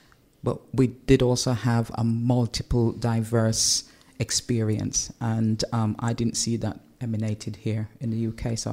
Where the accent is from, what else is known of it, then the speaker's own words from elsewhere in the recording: Jamaica; I was raised in Jamaica and I had really good positive experience.